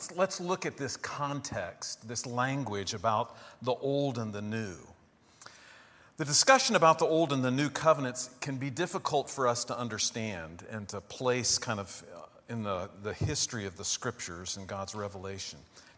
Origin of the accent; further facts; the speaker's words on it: Ohio, United States; When I grew up in Ohio, we used to go visit a place called Ye Old Mill, you know.